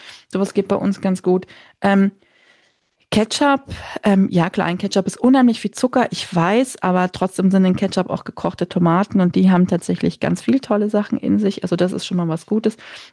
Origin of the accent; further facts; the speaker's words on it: Bavaria, Germany; ich bin aus Bayern, für mich ist Butterbreze ja quasi eine ganze Mahlzeit, eine vollwertige.